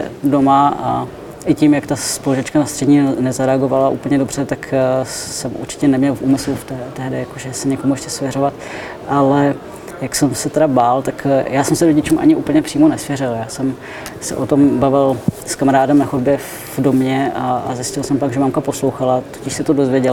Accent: Ostrava, Moravian-Silesian Region, Czechia; já pocházím z Ostravy. Tam bych řekl, že to je takový specifický region

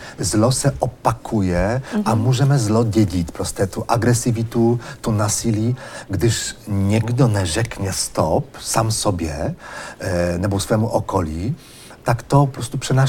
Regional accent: Poland; Czech is a second language; A my jako Poláci jsme takový národ trošku takový hysteričtější

